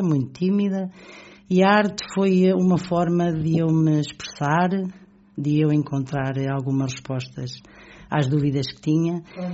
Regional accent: Águeda, Aveiro, Portugal; born there; now in Albergaria-a-Velha, Portugal; Eu nasci em Águeda, fui estudar para a Albergaria à Velha e adotei a Albergaria como a minha terra, vivo lá desde essa altura

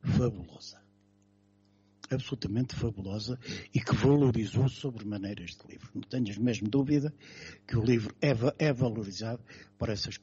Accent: Coimbra, Portugal; Eu nasci em Coimbra, vivi em Coimbra até ser...

